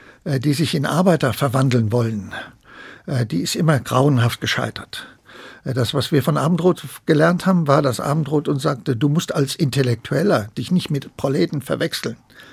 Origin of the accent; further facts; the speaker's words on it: Frankfurt, Hesse, Germany; Ich bin in Frankfurt aufgewachsen, ich wohnte noch zu Hause, ich wollte einfach raus.